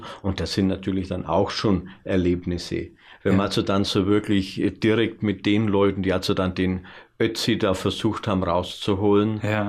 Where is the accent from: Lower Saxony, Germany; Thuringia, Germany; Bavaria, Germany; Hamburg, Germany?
Bavaria, Germany; Heinersreuth; Ich bin natürlich in dieser Heimat verwurzelt. Also ich bin ein wirklich noch in Heinersreuth geborener Uroberfranke, darf ich mal so sagen.